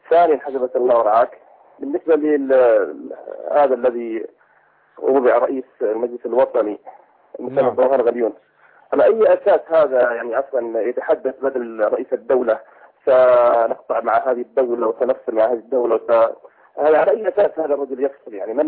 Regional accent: Syria; الحكم الشمولي الذي موجود عندنا في سوريا

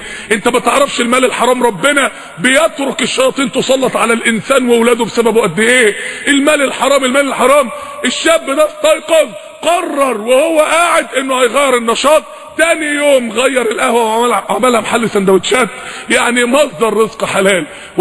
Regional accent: Mansoura, Dakahlia, Egypt; عندنا في المنصورة

